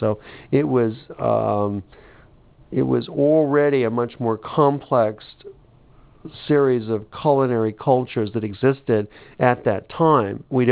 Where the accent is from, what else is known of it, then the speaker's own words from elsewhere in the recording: East Coast, United States; I grew up in the East Coast, and it's an East Coast which is what I would call the Anglo-French or the Northern European culture, which is pervasive on the East Coast. Now, I live in the Southwest